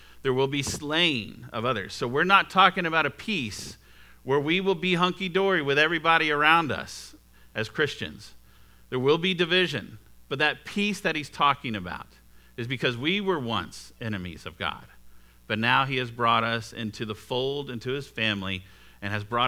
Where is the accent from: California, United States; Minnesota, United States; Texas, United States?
Texas, United States; When I was a kid growing up in Texas, I watched Saved by the Bell